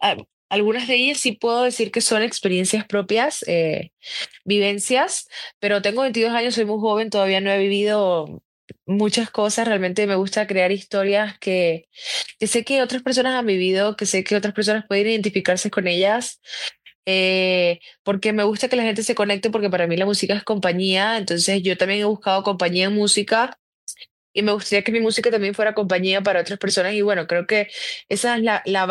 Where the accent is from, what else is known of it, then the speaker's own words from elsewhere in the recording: Venezuela; está de número uno ahorita en mi país, Venezuela